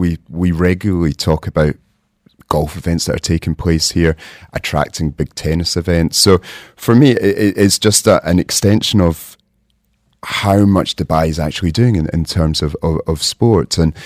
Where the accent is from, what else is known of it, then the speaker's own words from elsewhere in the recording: Scotland, United Kingdom; I'm from Scotland.